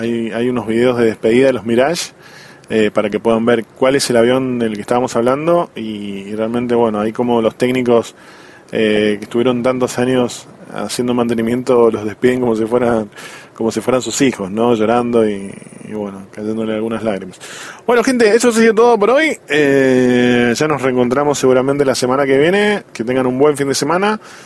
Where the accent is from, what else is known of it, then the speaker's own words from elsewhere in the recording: Argentina; Como argentino.